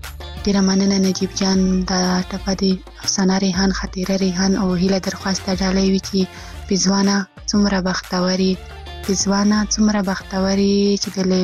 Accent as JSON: {"language": "Pashto", "region": "Khyber Pakhtunkhwa", "country": "Pakistan", "said": "له وزیرستان نه."}